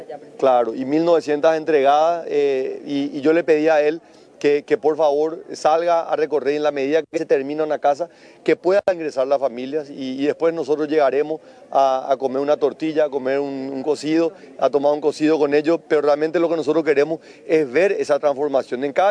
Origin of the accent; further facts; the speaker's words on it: Paraguay; somos todos paraguayos